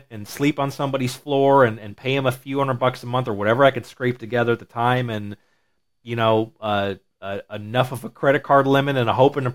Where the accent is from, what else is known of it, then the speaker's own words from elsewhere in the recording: Muskegon, Michigan, United States; No, I'm from Muskegon, so Muskegon is right along Lake Michigan.